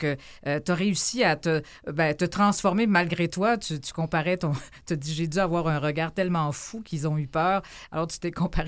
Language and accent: French; Trois-Rivières, Quebec, Canada; Ah, d'accord, dans mon patelin.